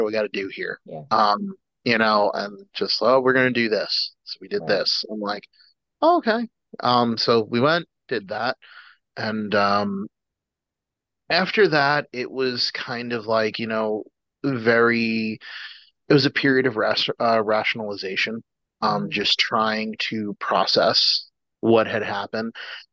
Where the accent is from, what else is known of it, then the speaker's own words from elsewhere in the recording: New York, United States; no, I said I'm a New Yorker, I'm an asshole, so